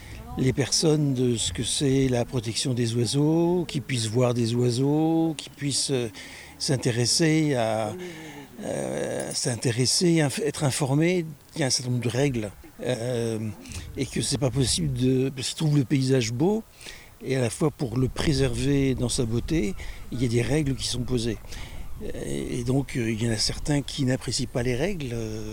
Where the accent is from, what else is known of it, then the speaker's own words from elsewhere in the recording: Saint-Brieuc, Brittany, France; born there; je suis né à Saint-Brieuc.